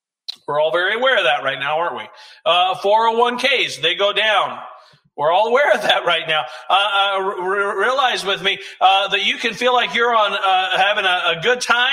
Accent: Kansas, United States; I'm from Kansas. I'm not aquatic whatsoever

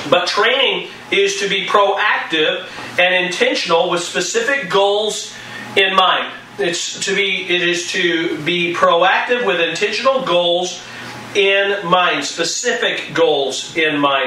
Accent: Kansas, United States; especially I guess growing up in Kansas where the wind blows nonstop 24/7.

